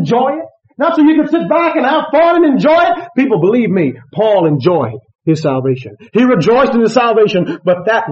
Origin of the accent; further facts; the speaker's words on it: United States; I can honestly say I am proud that I'm an American. I can also say it's a great grace that God made me an American.